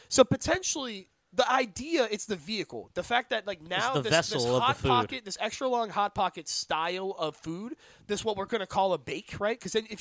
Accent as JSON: {"language": "English", "country": "United States", "said": "So, I'm American. Costco is a very American thing."}